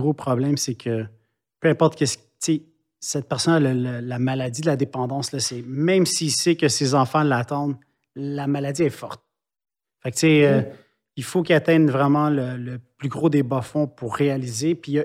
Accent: Italy; moi, je suis italien

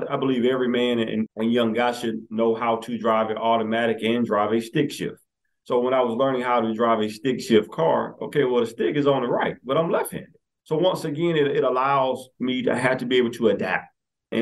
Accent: Augusta, Georgia, United States; But, you know, my backstory for the most part, born and bred in Augusta, Georgia.

